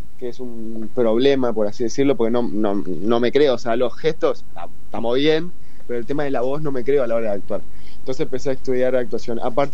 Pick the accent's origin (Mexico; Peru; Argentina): Argentina; Formosa; moved away as an adult; now in Buenos Aires, Argentina; No, nací en Buenos Aires, mirá. Acá, pero ya a los 4 años estaba viviendo en Formosa. O sea, me crié todo en Formosa